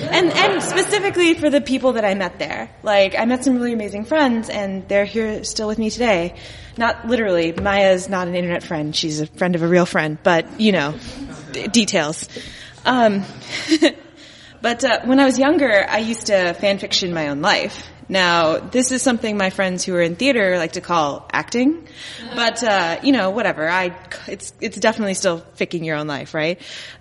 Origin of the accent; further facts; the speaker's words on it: Dallas, Texas, United States; elementary school specifically, in Texas. I grew up in Dallas.